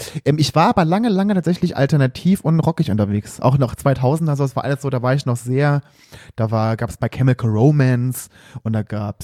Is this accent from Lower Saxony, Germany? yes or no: no; Saarland, Germany; bei uns im Saarland gab es nicht so wirkliche Partys.